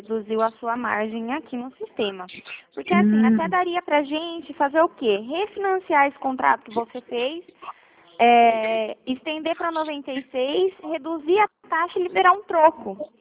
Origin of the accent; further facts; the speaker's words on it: Itu, São Paulo, Brazil; Eu sou da região de Itu.